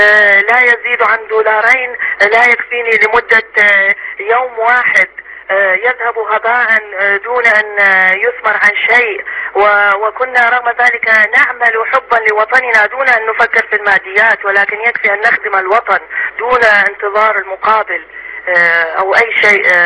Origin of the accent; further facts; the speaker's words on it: Baghdad, Baghdad Governorate, Iraq; moved away as an adult; now in Istanbul, Turkey; إن المواطنة التركمانية … ولدت في بغداد درست وترعرعت وأنهيت دراستي الجامعية في بغداد